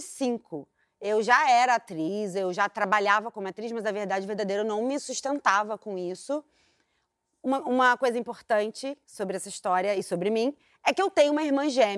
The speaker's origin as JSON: {"language": "Portuguese", "town": "São Gonçalo", "region": "Rio de Janeiro", "country": "Brazil", "tie": "born or raised there", "said": "eu sou de São Gonçalo, nasci, cresci em São Gonçalo."}